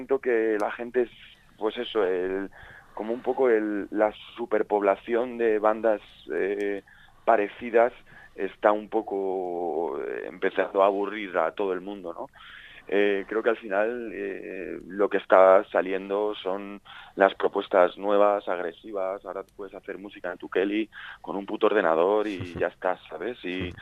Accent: Madrid, Community of Madrid, Spain; somos 3 colegas de Hortaleza

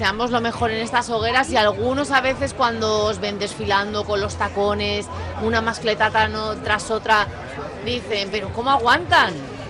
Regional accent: Alicante, Valencian Community, Spain; para los que somos alicantinos y ya hemos tenido la inmensa suerte de habernos vestido en alguna ocasión

